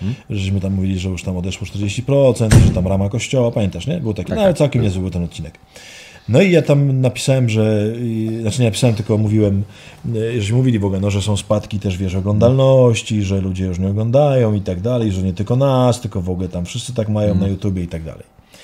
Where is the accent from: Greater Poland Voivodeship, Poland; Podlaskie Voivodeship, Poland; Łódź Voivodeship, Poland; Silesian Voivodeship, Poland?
Silesian Voivodeship, Poland; Na mnie się mówi medalik. Jestem z Częstochowskiego.